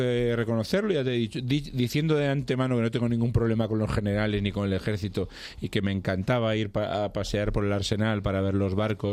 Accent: Ferrol, Galicia, Spain; Primero, que soy de Ferrol

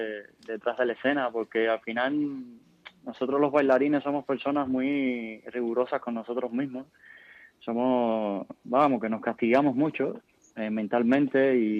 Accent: Cuba; now in Madrid, Spain; desde que llegué a Madrid me sentí como en mi país. La gente aquí me acogió muy bien, me encanta. Es que la comida, todo, es como si fuera Cuba.

